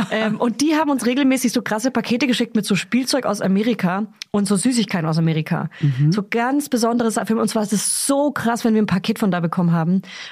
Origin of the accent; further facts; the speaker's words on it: Hof, Bavaria, Germany; Ich komme aus Hof oder aus Beihof und da saßen die amerikanischen Soldaten